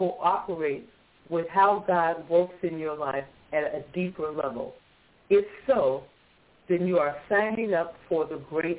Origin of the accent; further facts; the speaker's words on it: Georgia, United States; But since I'm from Georgia, where we grow a lot of peaches, could I talk about peaches first?